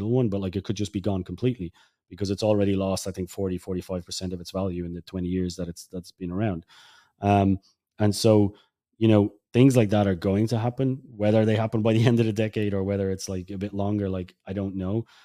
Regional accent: Ireland; But, you know, I come from Ireland

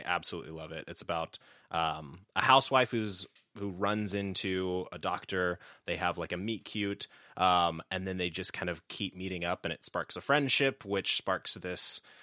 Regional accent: Chicago, Illinois, United States; from Chicago

